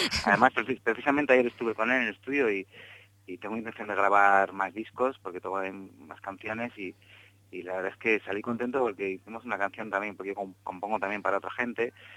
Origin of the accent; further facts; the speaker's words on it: Zaragoza, Aragon, Spain; now in Madrid, Spain; yo soy de Zaragoza, pero llegué a Madrid hace ya como 3 o 14 años y me volví un poco loco en lo que es el cambio, ¿no? De una ciudad de provincias como Zaragoza a Madrid.